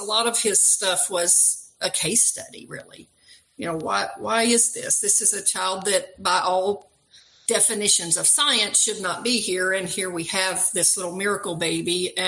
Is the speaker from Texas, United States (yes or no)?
no; Tennessee, United States; Oh, I grew up outside of Nashville, so I missed the green.